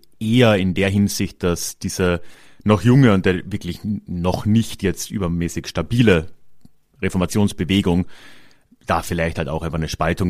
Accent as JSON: {"language": "German", "region": "Carinthia", "country": "Austria", "said": "unter anderem auch in Kärnten, wo ich herkomme, waren die relativ stark."}